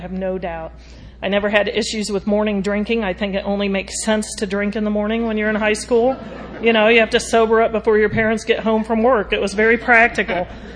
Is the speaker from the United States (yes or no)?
yes; Ohio, United States; also born or lived in California; and I grew up in Ohio. That was my first resentment. I didn't want to be from Ohio.